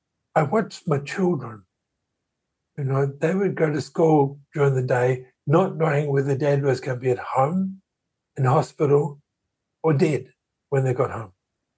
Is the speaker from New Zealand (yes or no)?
yes; New Zealand; And yeah, I'm Kiwi.